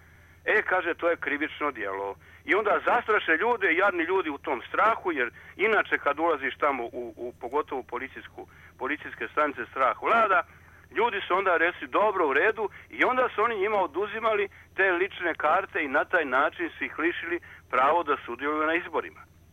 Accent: Croatia; born there; Mi smo rođeni u Hrvatskoj. Imamo domovnicu u Hrvatskoj.

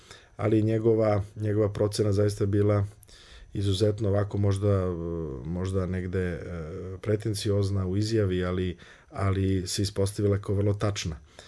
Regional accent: Vranje, Southern and Eastern Serbia, Serbia; Ja sam odrastao u Vranju

